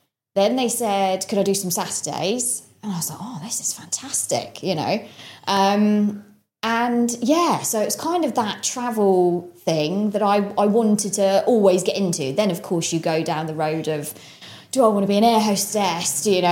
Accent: Totland, South East England, United Kingdom; So, Totland. Yeah, I grew up in Totland.

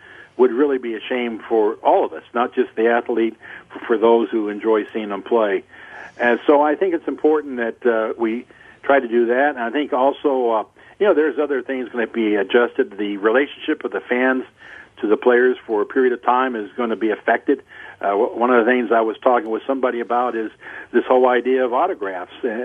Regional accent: Los Angeles, California, United States; I know for me growing up in Los Angeles before they had a major league team, my heroes initially were minor league players.

